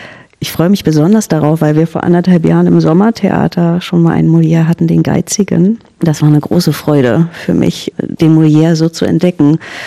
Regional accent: East Germany, Germany; Ich komme ja auch aus dem Osten

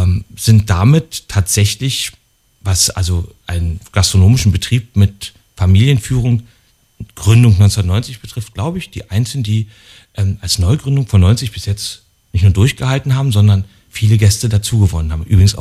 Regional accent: Potsdam, Brandenburg, Germany; Also ich bin 1970 tatsächlich hier in Potsdam geboren und am Pfingstberg aufgewachsen, in der Höhenstraße. Also bin ich tatsächlich sozusagen Pfingstberger, der also bis zum Fall der Mauer einseitig eingemauert war.

